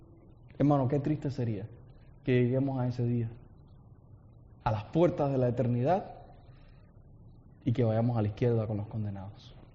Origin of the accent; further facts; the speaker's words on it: Cuba; now in United States; Como yo soy de Cuba, los cubanos normalmente no vienen a través del desierto de Nuevo México